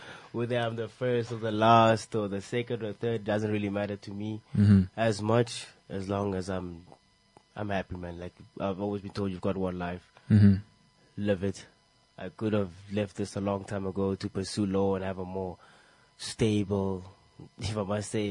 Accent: Namibia; But, you know, growing up in Namibia or growing up anywhere, it was like school first, education first.

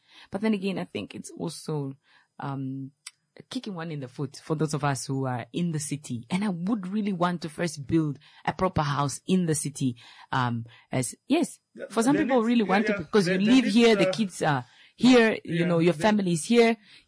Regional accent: Windhoek, Khomas, Namibia; born there; I was born in Windhoek.

